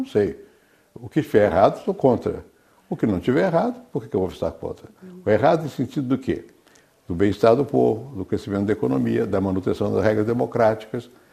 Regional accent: Brazil; Eu sou brasileiro, em primeiro lugar.

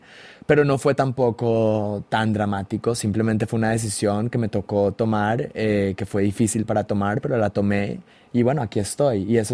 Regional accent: Colombia; en ese momento tenía 25 años y tenía mucho, mucho, como decimos en Colombia, que me faltaba mucho pelo para la moña

